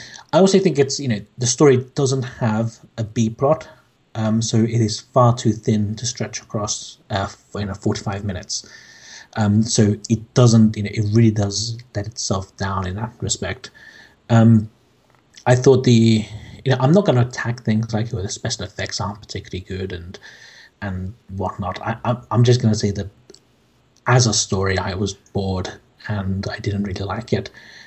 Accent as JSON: {"language": "English", "region": "London", "country": "United Kingdom", "said": "from London."}